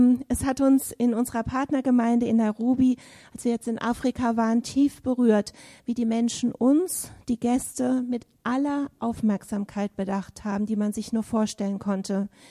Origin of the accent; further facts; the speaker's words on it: Northern Germany, Germany; Ich komme aus Norddeutschland und da sind die Leute vielleicht alle ein bisschen reservierter oder so.